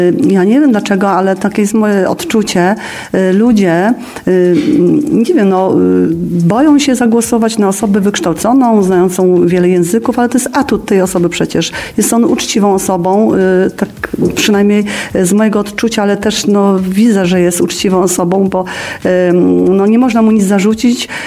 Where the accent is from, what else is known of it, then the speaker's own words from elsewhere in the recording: Pomeranian Voivodeship, Poland; a my jako Kaszubi przecież mamy, powiem to po kasiebsku, my mamy apartną historię